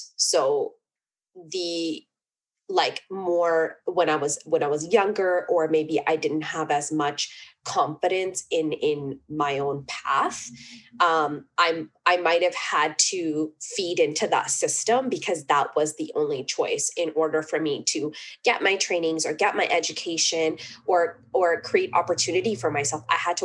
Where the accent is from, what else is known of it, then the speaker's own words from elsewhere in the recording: Canada; bridging like my Punjabi Sikh roots to being born and brought up in Canada